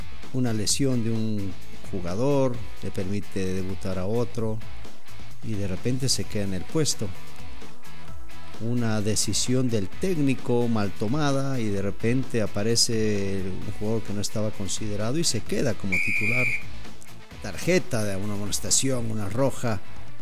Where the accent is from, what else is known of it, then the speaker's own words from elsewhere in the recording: Ibarra, Imbabura, Ecuador; born there; Yo nací en Ibarra en 1968. Para que yo nazca en Ibarra, mi papá y mi mamá se tuvieron que conocer. Mi papá guayaquileño, mi mamá ibarreña.